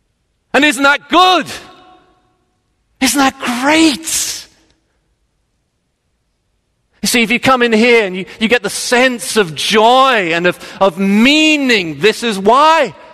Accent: Texas, United States; But, you know, in case you didn't realize, I'm from Texas.

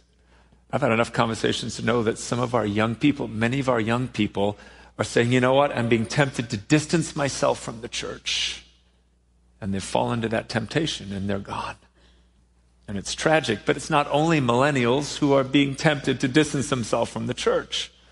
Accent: Milwaukee, Wisconsin, United States; And these are folks, many of whom I've known since I was a little boy. I grew up in Milwaukee, and these folks have known my family forever.

